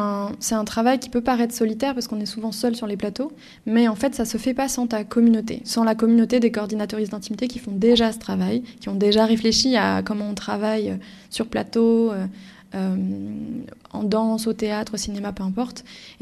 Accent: France; moved away as an adult; now in Belgium; Je viens de France, j'ai grandi en France, mais j'ai bougé en Belgique pour faire une école de cinéma, l'INSAS, à Bruxelles. Et je travaille en Belgique en grande partie.

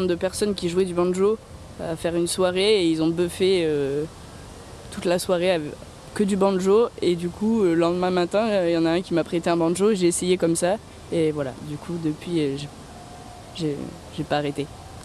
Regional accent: Occitanie, France; Quand j'étais petite dans le village où j'ai grandi, dans les Cévennes

